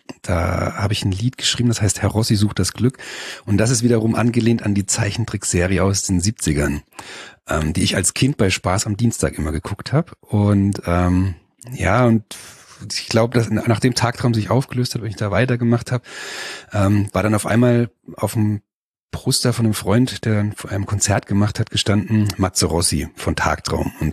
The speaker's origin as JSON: {"language": "German", "town": "Mainz", "region": "Rhineland-Palatinate", "country": "Germany", "tie": "born there", "lives_now": "Marktsteinach, Germany", "said": "eigentlich bin ich in Mainz geboren sogar"}